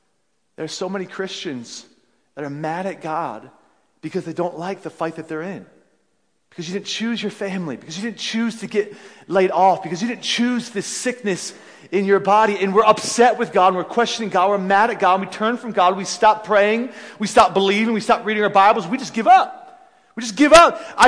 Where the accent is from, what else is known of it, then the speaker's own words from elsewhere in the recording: Philadelphia, Pennsylvania, United States; I grew up in Philadelphia. Now we live about 50 miles south of Cleveland, so there's Indians fans everywhere.